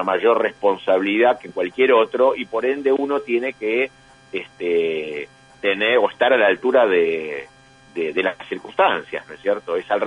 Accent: Buenos Aires, Argentina; Yo soy un porteño confeso. Uh-huh. Yo básicamente soy un porteño confeso

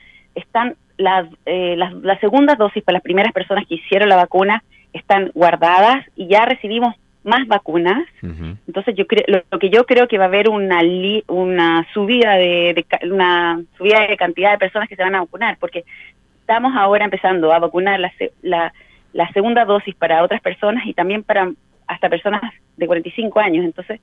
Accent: Chile; now in Israel; Bueno, soy chilena.

